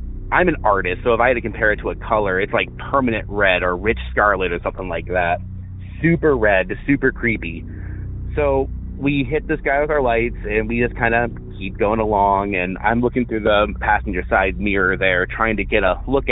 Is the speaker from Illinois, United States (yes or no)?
yes; Illinois, United States; I'm from Northern Illinois.